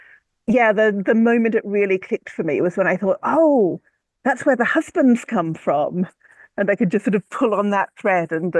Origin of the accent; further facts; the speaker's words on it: Australia; And I'm from Australia, right? We don't have attics.